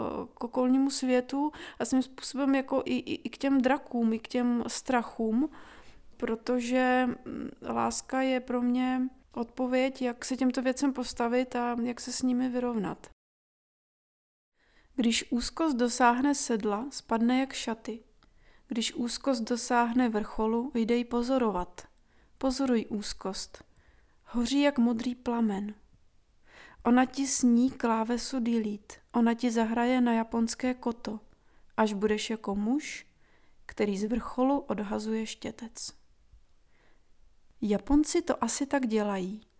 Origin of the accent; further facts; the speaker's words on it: Kyiv, Ukraine; já když jsem byla malá a vyrůstala jsem v Kyjevě